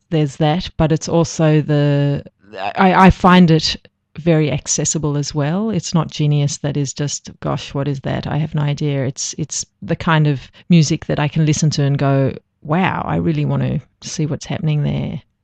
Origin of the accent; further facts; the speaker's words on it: Australia; also born or lived in South Africa; I'm actually South African born, and right. You probably detect that because I said instead of I'm South African born, I said I'm actually South African born. It's a very South African thing to say. Oh. But I came here when I was 3.5, so pretty much most of my life in Australia.